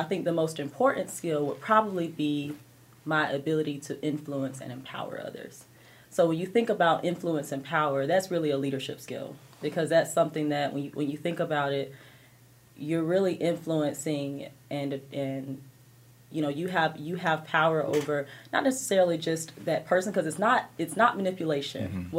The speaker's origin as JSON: {"language": "English", "town": "Jacksonville", "region": "Florida", "country": "United States", "tie": "born or raised there", "said": "Growing up in Jacksonville, that's sort of kind of all I got the chance to see. I went to school in inner city Jacksonville"}